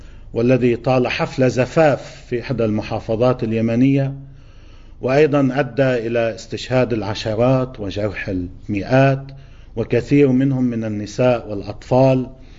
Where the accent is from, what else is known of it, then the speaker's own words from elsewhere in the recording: Lebanon; نرى النعمة الموجودة عندنا في لبنان